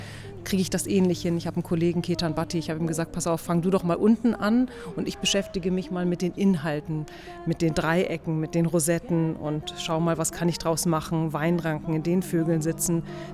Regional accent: Germany; born there; Ich bin in Deutschland geboren, meine Eltern kommen beide aus dem Iran.

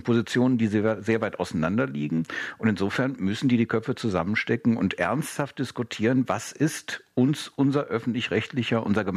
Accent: North Rhine-Westphalia, Germany; ich komme aus Nordrhein-Westfalen

